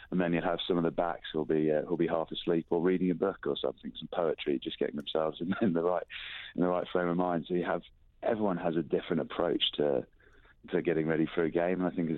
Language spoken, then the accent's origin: English; England, United Kingdom; You know, it was heartbreaking as an Englishman to watch.